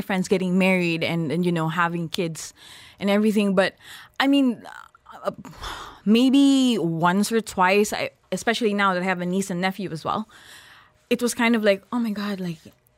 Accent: Philippines; I mean, look, I'm Filipino, right?

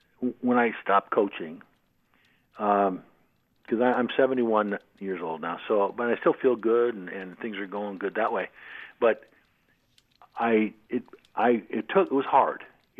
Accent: San Francisco, California, United States; that's where I grew up. And I grew up in San Francisco.

